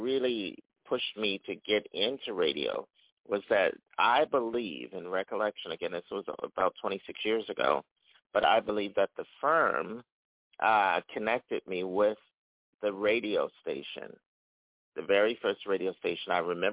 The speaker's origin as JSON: {"language": "English", "region": "New Jersey", "country": "United States", "tie": "born or raised there", "also_born_or_lived": "Philadelphia, Pennsylvania", "moved": "as an adult", "said": "I'm from the East Coast. Let me make that clear. I'm not from Hollywood. I was born in Philadelphia and reared in part in northern New Jersey. And then went out to California as a young man."}